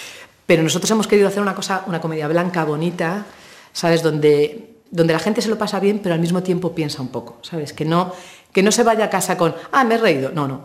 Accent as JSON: {"language": "Spanish", "town": "Madrid", "region": "Community of Madrid", "country": "Spain", "tie": "born or raised there", "said": "Yo me crié en Vallecas, es decir, yo he vivido el Vallecas de los 80, de los 90 y estoy viviendo el Vallecas que se vive ahora."}